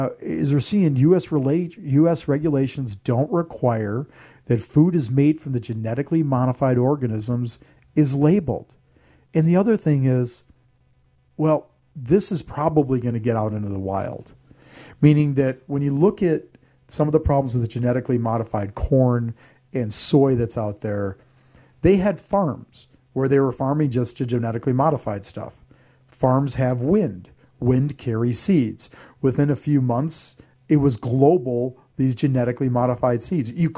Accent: Midwest, United States; I grew up in the Midwest, and you know, we used to go and get that sweet corn and eat it right off.

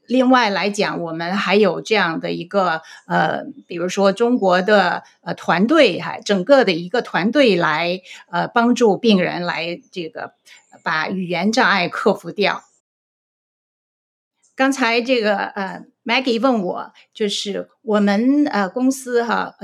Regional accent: San Francisco, California, United States; 因为就是说我是在这里长大哈，旧金山地区有很多很多地方你可以去看

